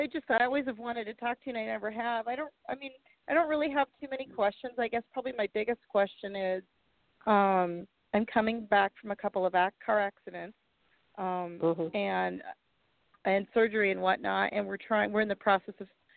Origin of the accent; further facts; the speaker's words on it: Minnesota, United States; now in Phoenix, United States; I'm from Minnesota, so that's where my family's from. So I live in Phoenix now, but yeah.